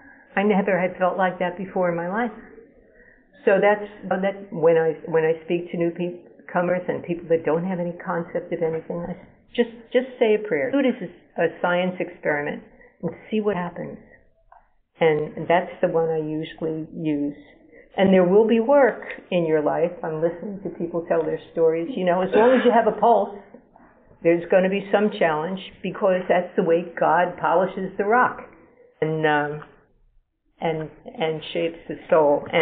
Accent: Manchester, New Jersey, United States; I'm from Manchester, New Jersey, and I've been in OA since May 12, 1981, one day at a time.

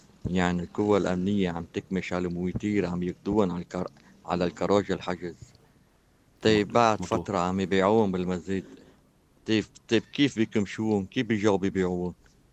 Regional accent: Tripoli, North Governorate, Lebanon; خاصة عندنا بطرابلس كمان

